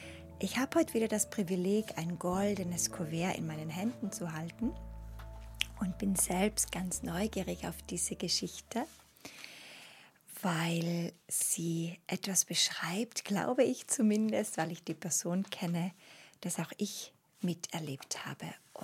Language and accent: German; Bavaria, Germany; Aufgewachsen in Oberbayern, damals noch in sehr armen Verhältnissen.